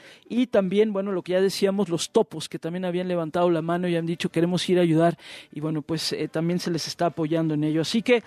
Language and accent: Spanish; Guerrero, Mexico; Yo soy de Guerrero